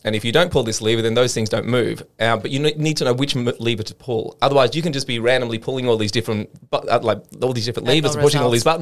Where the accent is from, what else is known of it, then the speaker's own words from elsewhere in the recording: England, United Kingdom; born there; because I was born in England, I used to travel a lot with my family early on through Europe